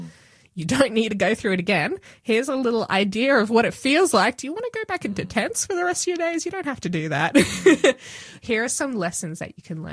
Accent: Queensland, Australia; And I'm a Queenslander. I need the sunshine.

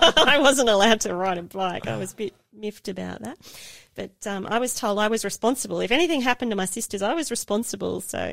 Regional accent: Wallsend, New South Wales, Australia; also born or lived in Sydney; And my parents were living at Beresfield at the time. So I spent a lot of time growing up in Wallsend and a little bit at Redhead, and then spent some time in exile in Sydney. And now I'm back in God's country, back here in Newcastle.

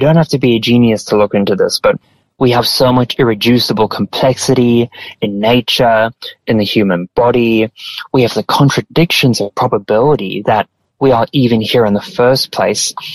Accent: Dubai, United Arab Emirates; also born or lived in Zimbabwe; So my family is from Zimbabwe, but I actually grew up in the Middle East. I grew up in Dubai. So I really retained the accent to my family.

